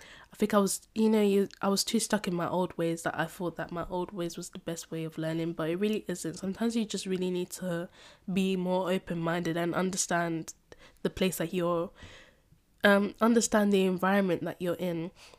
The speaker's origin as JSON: {"language": "English", "region": "London", "country": "United Kingdom", "said": "So here I am thinking, okay, so I'm from London, I'm very much a city girl."}